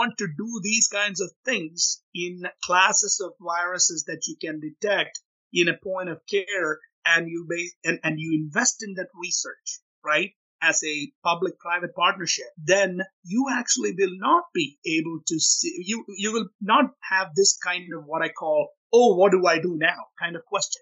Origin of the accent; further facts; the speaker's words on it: India; I grew up in India, right?